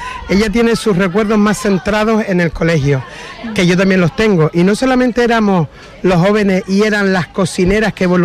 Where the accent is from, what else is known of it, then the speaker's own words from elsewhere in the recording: Gran Tarajal, Canary Islands, Spain; todos los que somos de aquí de Gran Tarajal